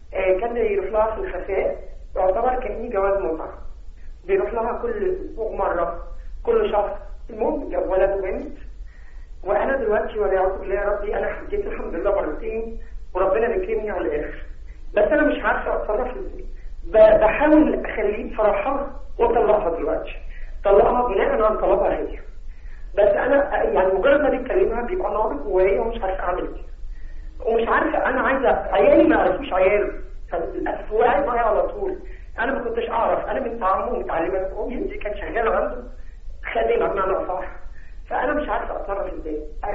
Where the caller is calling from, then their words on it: Alexandria, Alexandria Governorate, Egypt; من اسكندرية.